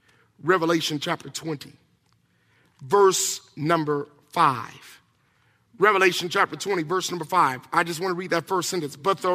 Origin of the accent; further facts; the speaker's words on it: the South, United States; In fact, because I'm from the South, I'm going to eat grits with Jesus.